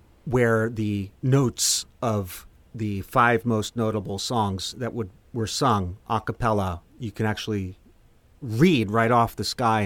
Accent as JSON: {"language": "English", "region": "Texas", "country": "United States", "said": "I'm a dude from Texas."}